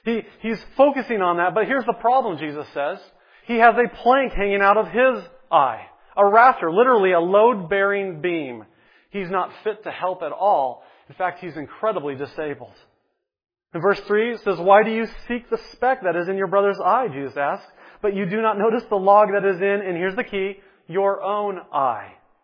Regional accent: Oregon, United States; I grew up in Oregon. And so as … in Oregon, our backyard was right next to just miles of thick forest.

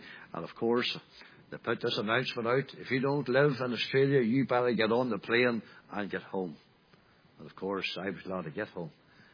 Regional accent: Northern Ireland, United Kingdom; Well, I come from Northern Ireland and from Northern Ireland

